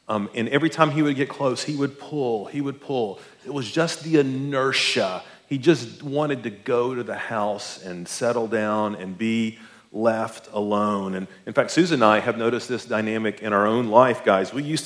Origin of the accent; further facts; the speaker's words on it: Chattanooga, Tennessee, United States; And I'm from Chattanooga, and there's a lot of lakes and rivers in Chattanooga, and there's the Chickamauga Dam